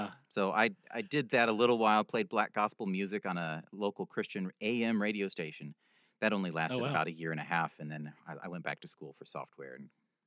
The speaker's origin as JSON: {"language": "English", "region": "Ohio", "country": "United States", "tie": "born or raised there", "said": "I was born in Ohio, in a little village far."}